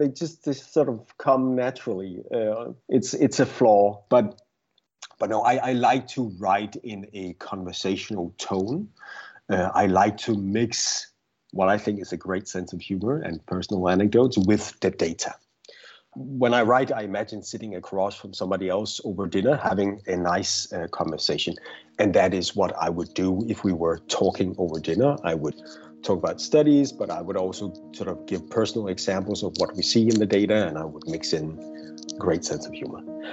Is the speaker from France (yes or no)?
no; Denmark; first language Danish; English is a second language; It's a really good exercise for me, where Danish is my first language and English is my second.